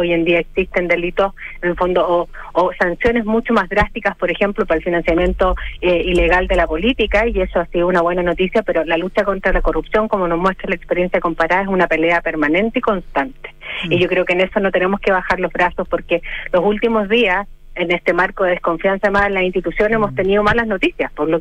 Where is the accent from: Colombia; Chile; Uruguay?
Chile; como chilenos